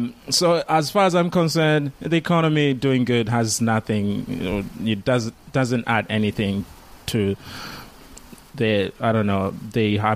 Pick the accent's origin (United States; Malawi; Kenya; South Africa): Malawi; moved away as an adult; also born or lived in Rwanda; We flew to Malawi and lived there until I was 18. And then I came here with my immediate family. I have my aunt and my cousins still in Rwanda.